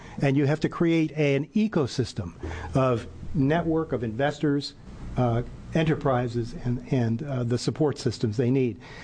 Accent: Pendleton, Oregon, United States; I'm from Pendleton.

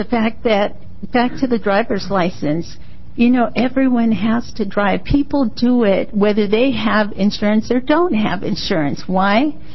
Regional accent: United States; as an American born and raised in the United States, second generation

